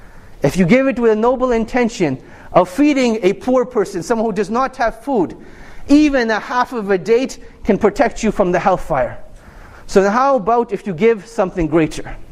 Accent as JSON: {"language": "English", "country": "Canada", "said": "I mean, literally speaking, I came from Canada."}